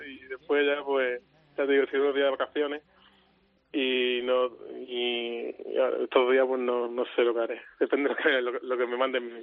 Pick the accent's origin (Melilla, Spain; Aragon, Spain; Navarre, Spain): Melilla, Spain; soy melillense